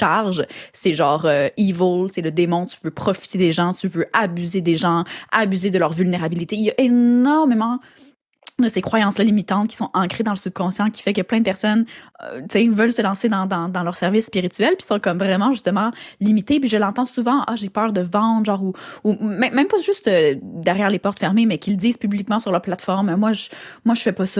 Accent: France; accent: French; now in Quebec, Canada; je suis française, là, mes parents sont français, ont immigré au Québec. Ça paraît pas, mais j'ai les deux accents. Quand je parle avec ma famille, j'ai vraiment l'accent français.

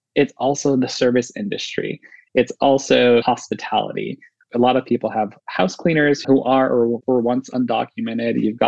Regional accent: Wisconsin, United States; You know, and I grew up in Wisconsin, and certainly there are a lot of undocumented immigrants there

